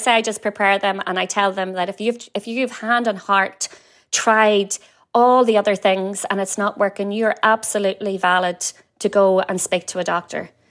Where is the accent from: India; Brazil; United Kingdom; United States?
United Kingdom; Warrenpoint, Northern Ireland; accent: Northern Irish; Warren Point. County Down. Yeah, yeah, in my Northern Irish accent.